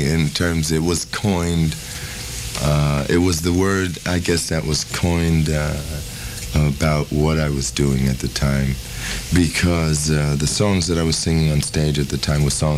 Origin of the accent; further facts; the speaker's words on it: Brooklyn, New York, United States; I think basically because of the way I grew up in Brooklyn